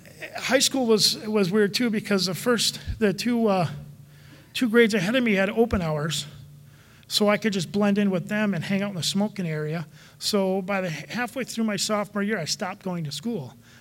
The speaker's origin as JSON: {"language": "English", "town": "Waukesha", "region": "Wisconsin", "country": "United States", "tie": "born or raised there", "also_born_or_lived": "Milwaukee", "said": "I was born in Milwaukee and transplanted to Waukesha when I was in kindergarten."}